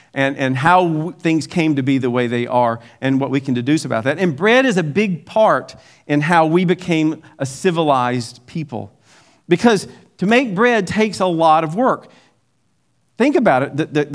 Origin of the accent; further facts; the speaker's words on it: Southern US, United States; And being a Southerner, we have this special love for biscuits.